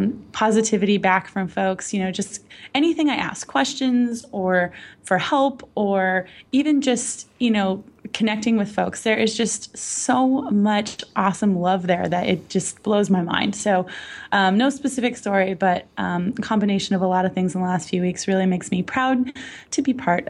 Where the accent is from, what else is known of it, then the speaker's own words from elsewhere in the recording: San Francisco, California, United States; So shout out to my hometown, San Francisco, for hosting an incredible Super Bowl experience.